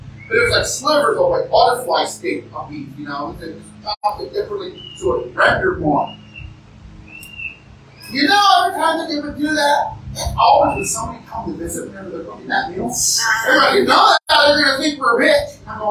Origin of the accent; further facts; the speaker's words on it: United States; And I'd never gone there because I'm an American.